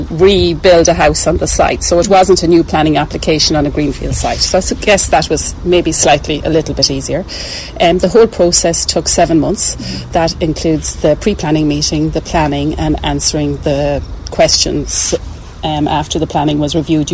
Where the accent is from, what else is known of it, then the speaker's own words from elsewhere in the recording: Gorey, Leinster, Ireland; Well, I am from Gorey. I grew up on the avenue just around the corner.